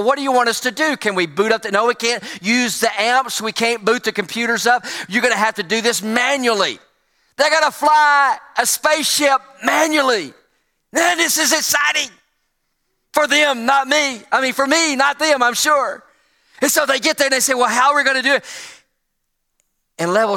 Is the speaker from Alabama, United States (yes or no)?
yes; Alabama, United States; I grew up in Alabama, so Alabama has the Space and Rocket Center in Huntsville, Alabama